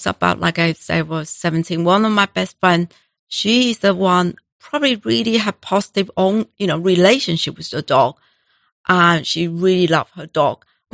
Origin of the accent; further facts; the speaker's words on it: Taiwan; I grew up in Taiwan. When I grew up, I never had pets.